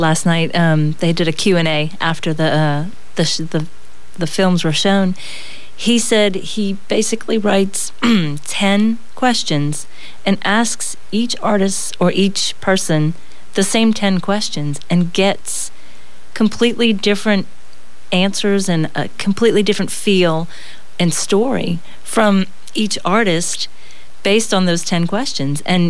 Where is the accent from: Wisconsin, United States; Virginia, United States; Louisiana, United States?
Louisiana, United States; New Orleans; moved away as an adult; I'm from New Orleans originally. I came here to go to USL, actually, on the recommendation of my high school art teacher.